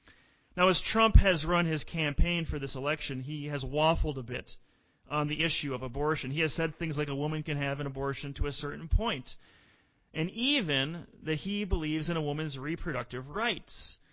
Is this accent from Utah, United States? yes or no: no; Minnesota, United States; look at what her running mate has done in the great state of Minnesota, my home state. What an embarrassment. My home state of Minnesota.